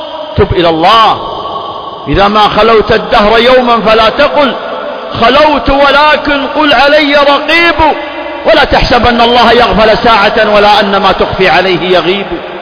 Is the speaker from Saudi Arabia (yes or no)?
yes; Saudi Arabia; فقامت بلادنا المملكة العربية السعودية وبذلت الغالي والنفيس للحفاظ على أرواح كل من كان على ثراها